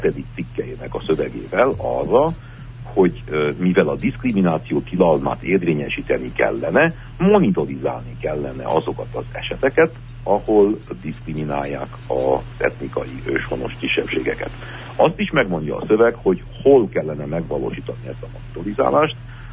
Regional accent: Transylvania, Romania; mi már erdélyi magyarok azonnal be tudnánk kapcsolódni

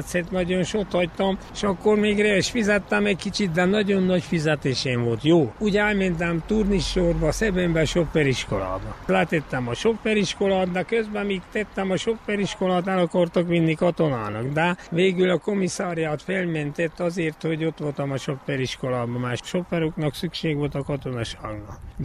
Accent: Szentiván-Laborfalva, Covasna, Romania; 1949. júliusban születtem itt Szent Iván Laborfalban.

